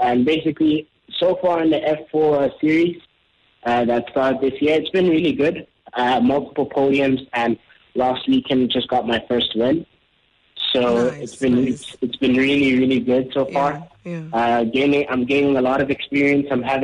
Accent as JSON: {"language": "English", "town": "Johannesburg", "region": "Gauteng", "country": "South Africa", "tie": "born or raised there", "also_born_or_lived": "Mthatha", "said": "So I was born in East London in South Africa, in a town called Mthatha. And I moved to Johannesburg when I was around 2 years old."}